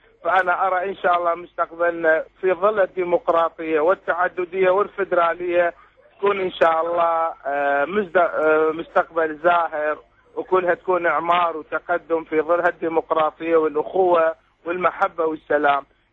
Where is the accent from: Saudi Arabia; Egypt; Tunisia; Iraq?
Iraq; Kirkuk, Kirkuk Governorate; وثانيا إحنا ما عندنا معاناة ومشاكل، وثالثا إحنا نريد نبني العلاقات وإحنا عراقيين، وخصوصا أهالي كركوك. إحنا كركوكلية، العائلة الكركوكلية في كركوك